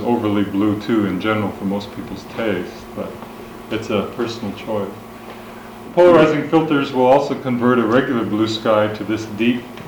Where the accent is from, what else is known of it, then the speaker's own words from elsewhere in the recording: Arcata, California, United States; What I'm doing right now in my hometown of Arcata is photographing what everyone else calls weeds.